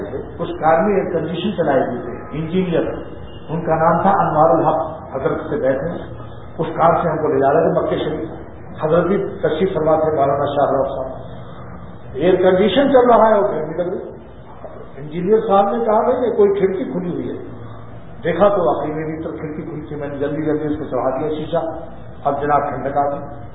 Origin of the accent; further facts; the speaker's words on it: Karachi, Sindh, Pakistan; میں کراچی سے آیا ہوں صوبہ سندھ کا رہنے والا